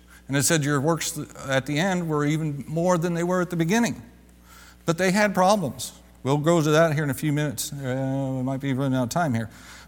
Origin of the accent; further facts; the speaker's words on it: Midwest, United States; Of course, I grew up in the Midwest.